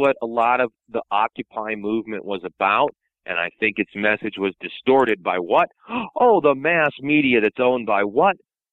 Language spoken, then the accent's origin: English; United States; Well, that ain't the America I grew up in. I grew up in America about freedom.